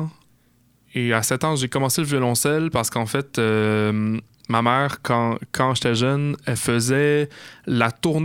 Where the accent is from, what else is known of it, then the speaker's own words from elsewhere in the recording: Montreal, Quebec, Canada; Ben moi, en fait, j'ai grandi à Montréal. Je suis un petit gars du plateau à Montréal